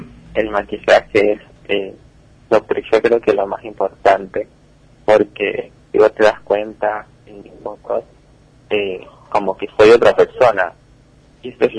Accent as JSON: {"language": "Spanish", "town": "San José de Metán", "region": "Salta", "country": "Argentina", "moved": "as an adult", "lives_now": "Córdoba, Argentina", "said": "Yo soy de Salta, de un pueblito al sur que se llama San José de Metán, que tiene más o menos 37.000 habitantes. Pero ya hace 5 años que resido en Córdoba capital, porque yo terminé el colegio y me fui a estudiar la carrera de psicología."}